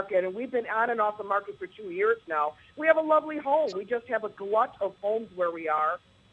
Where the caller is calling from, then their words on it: St. Charles, Illinois, United States; I'm calling from St. Charles, Illinois.